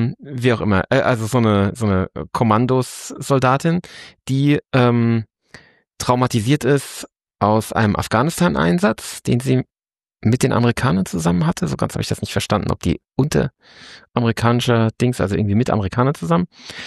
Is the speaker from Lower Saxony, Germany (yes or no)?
no; Frankfurt, Hesse, Germany; wir als Frankfurter hatten natürlich ein bisschen Problem, vor allem ich habe ja wirklich unweit des Generalkonsulats gewohnt